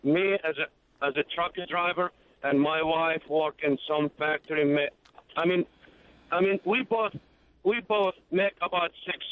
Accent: Baghdad, Baghdad Governorate, Iraq; moved away as an adult; now in Jacksonville, United States; I moved into the United States back in 2009 as a refugee because I used to work with the Army and the State Department back in Iraq. I'm from Baghdad, Iraq

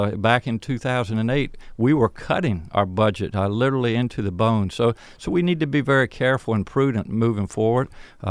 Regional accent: Chesapeake Bay, United States; I grew up on the Chesapeake Bay. It was literally our backyard

